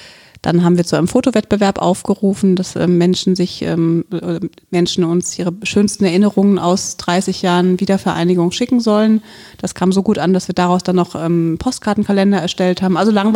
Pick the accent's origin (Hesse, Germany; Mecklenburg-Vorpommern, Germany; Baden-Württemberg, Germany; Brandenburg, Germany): Hesse, Germany; Wiesbaden; Also bin ich in der Stadt aufgewachsen, beziehungsweise in Bierstadt aufgewachsen, was mir immer zu ländlich war. Deswegen bin ich dann irgendwann mitten in die Stadt gezogen.